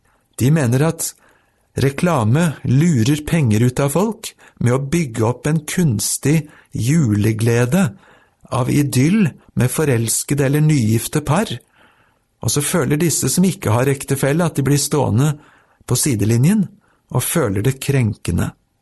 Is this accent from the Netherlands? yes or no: no; Japan; Jeg vokste selv opp i Japan, og det er Japan dette er hentet fra.